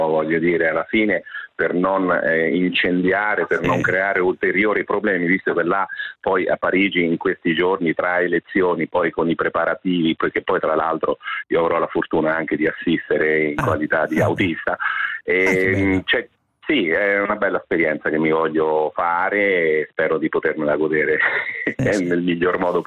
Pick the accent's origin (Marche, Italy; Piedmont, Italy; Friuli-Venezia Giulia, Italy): Marche, Italy; io effettivamente non ho cadenza marchigiana, però sono marchigiano al 100%.